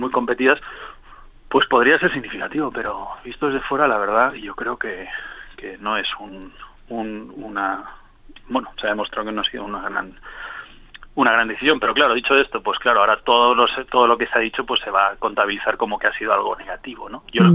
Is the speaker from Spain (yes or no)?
yes; Spain; como mi acento denota, yo soy español